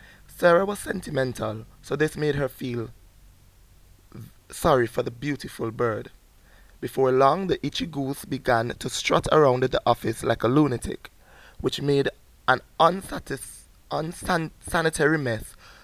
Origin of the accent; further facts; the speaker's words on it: St. Vincent & Grenadines; Alright, so I'm from St. Vincent and the Grenadines. I am 26 years old.